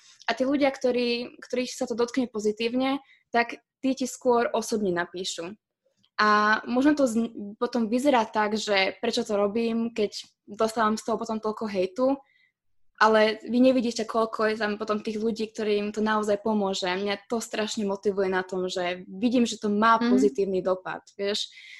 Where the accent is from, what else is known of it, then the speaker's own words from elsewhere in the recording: Trenčín, Trenčín Region, Slovakia; ja som rodená Trenčanka a my sme sa potom vlastne presťahovali naspäť do Trenčína. S tým, že sme v Soblahoď, taká dedinka pri Trenčíne, tak tam si naši kúpili pozemok a tam sme začali potom stávať dom, ale bývali sme v Trenčíne ešte nejaký čas